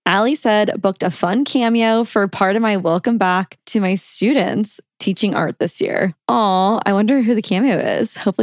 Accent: Omaha, Nebraska, United States; also born or lived in Texas / Georgia; we moved to Omaha, Nebraska. So I had moved a few times. I mean, obviously, I would definitely say I'm from Omaha. I don't really claim Texas or Georgia very much.

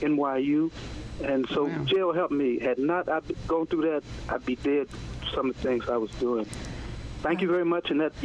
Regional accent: Queens, New York, United States; I'm from Queens.

